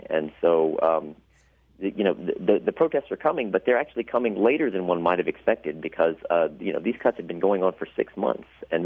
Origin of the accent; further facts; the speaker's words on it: United States; now in Italy; Well, you know, I'm an American living in Italy, and so I tend to follow the debate in the United States